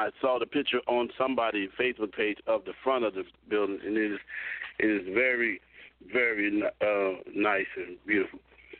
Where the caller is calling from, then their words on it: Philadelphia, Mississippi, United States; calling from Philadelphia, Mississippi.